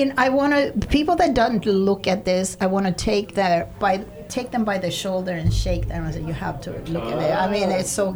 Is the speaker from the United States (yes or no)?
no; Sweden; English is a second language; I'm from Sweden